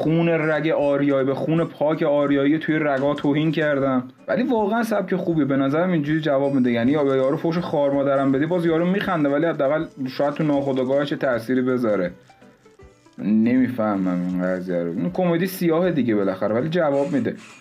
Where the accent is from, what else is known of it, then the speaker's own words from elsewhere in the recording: Iran; همه ما ایرانیم، همه ما ایرانیم.